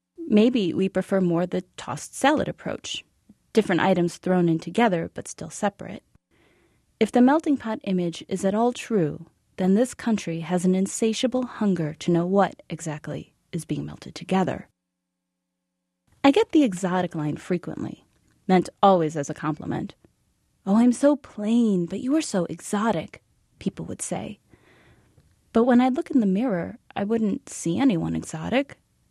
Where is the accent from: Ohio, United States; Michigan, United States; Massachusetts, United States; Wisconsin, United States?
Wisconsin, United States; Oshkosh; Growing up in Oshkosh was ideal in many ways. There were quiet streets, woods to explore, clear, starry night skies. The only thing missing were other mixed-race kids like me.